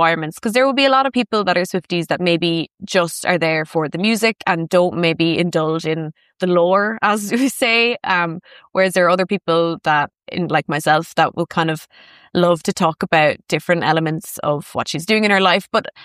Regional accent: Cork, County Cork, Ireland; now in Belfast, United Kingdom; because I'm from Cork, but I live in Belfast.

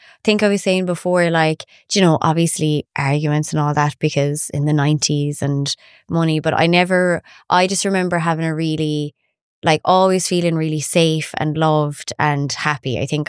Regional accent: Moveen, Munster, Ireland; I'm from West Clare, a little place called Moveen, just outside Kilkee.

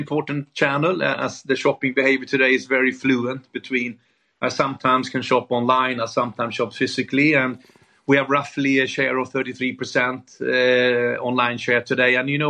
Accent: Vietnam; now in United Kingdom; No, actually, I came from Vietnam to UK.

